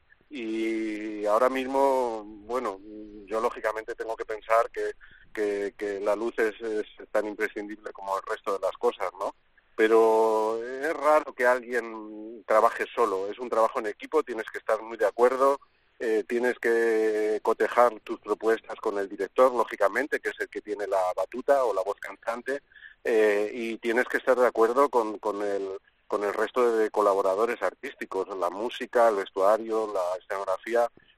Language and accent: Spanish; Valdepeñas, Castilla-La Mancha, Spain; somos vecinos de Valdepeñas, es un pueblo muy visitado por mí, por mi familia